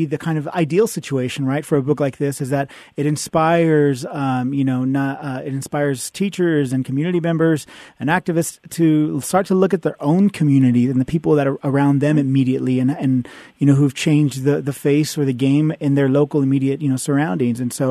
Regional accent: Fresno, California, United States; Yeah, I was going to ask you about that. That's my hometown.

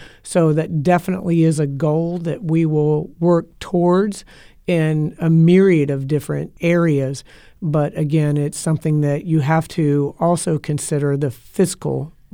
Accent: Tampa, Florida, United States; I was born and raised here in Tampa. I love Tampa with all my heart.

